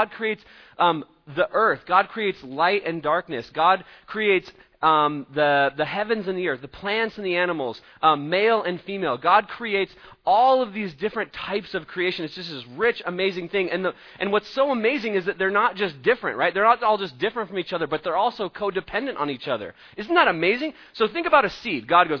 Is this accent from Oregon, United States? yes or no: yes; Eugene, Oregon, United States; I don't say it's diverse just because I'm from Eugene, okay?